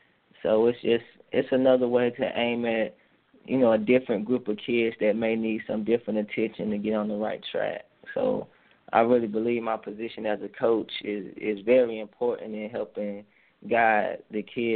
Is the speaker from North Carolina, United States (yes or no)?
yes; Durham, North Carolina, United States; Well, I am from Durham, North Carolina, born and raised. I went to Northern High School, graduated from there in 2008